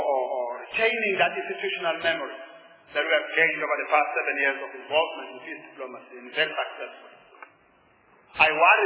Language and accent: English; South Africa; on the basis of our experience as a South African, a purely South African approach to these particular things?